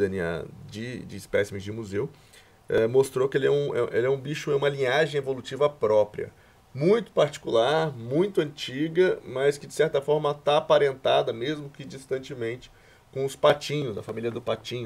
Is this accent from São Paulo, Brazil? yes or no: no; Resende, Rio de Janeiro, Brazil; Minha família, minhas raízes são mineiras, mas eu cresci em Resende, de frente para o Parque Nacional de Itatiaia.